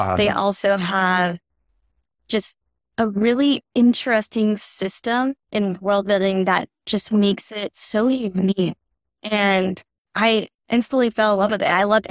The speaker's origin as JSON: {"language": "English", "town": "Madera", "region": "California", "country": "United States", "tie": "born or raised there", "said": "I grew up in a bookstore. My grandma introduced me to local books and bagels in Madera, California"}